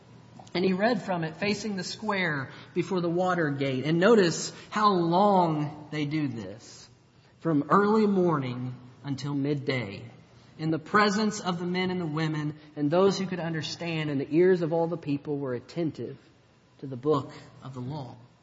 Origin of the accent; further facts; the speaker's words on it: Nashville, Tennessee, United States; the congregation that I grew up in Nashville